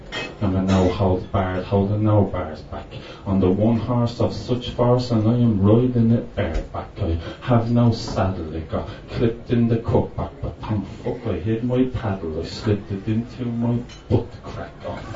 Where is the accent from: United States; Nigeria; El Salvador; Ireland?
Ireland; Dublin, Leinster; I'm from Dublin, and I told me Ma I was coming to Cork for Culture Night.